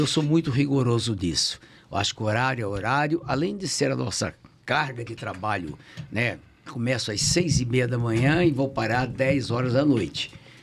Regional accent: Várzea Grande, Mato Grosso, Brazil; Eu sou cuiabano vazegrandense.

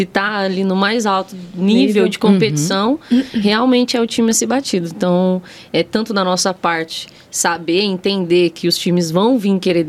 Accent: Mogi das Cruzes, São Paulo, Brazil; Eu sou de Mogi das Cruzes, né? São Paulo, não é capital.

